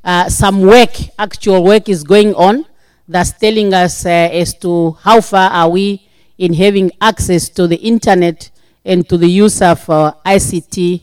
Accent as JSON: {"language": "English", "country": "Namibia", "said": "from Namibia."}